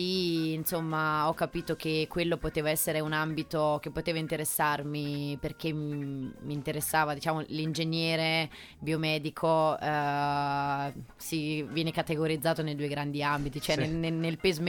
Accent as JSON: {"language": "Italian", "town": "Senigallia", "region": "Marche", "country": "Italy", "said": "Allora, io sono marchigiana, sono di Senigallia, in provincia di Ancona."}